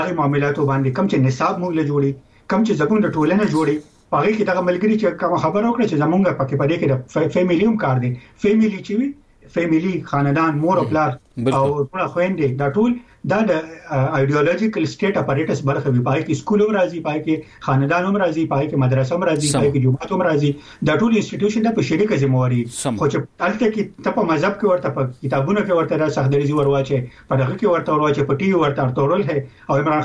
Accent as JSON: {"language": "Pashto", "region": "Khyber Pakhtunkhwa", "country": "Pakistan", "said": "موږ د پښتونخوا یو"}